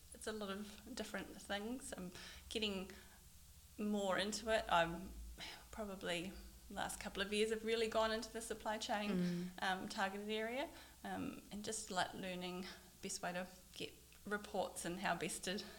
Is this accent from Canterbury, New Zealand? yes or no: no; Tauranga, Bay of Plenty, New Zealand; also born or lived in Australia; I grew up in Tauranga, to Tauranga Girls College.